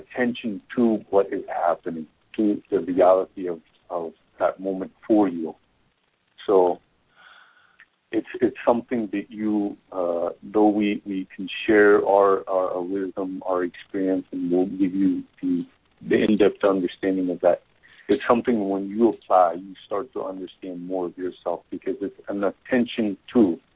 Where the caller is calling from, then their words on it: India; I'm calling in from India right now.